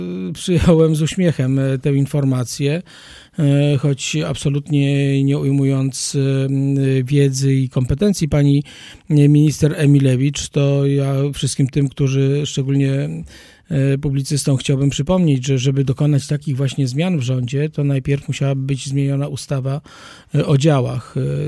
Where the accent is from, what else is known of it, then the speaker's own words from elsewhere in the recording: Radom, Masovian Voivodeship, Poland; Ja jestem z Radomia